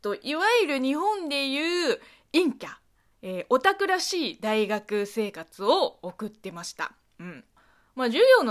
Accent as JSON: {"language": "Japanese", "country": "China", "tie": "born or raised there", "said": "中国生まれ中国育ちの … があなたの質問に答えていく Q&A 式ラジオ番組となっております"}